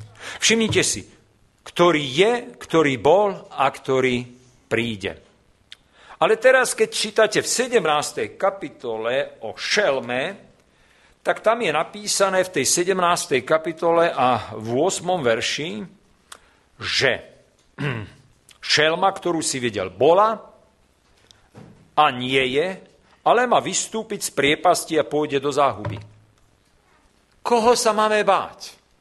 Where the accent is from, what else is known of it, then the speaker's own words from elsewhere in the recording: Bratislava, Bratislava Region, Slovakia; A viete, ja som z Bratislavy.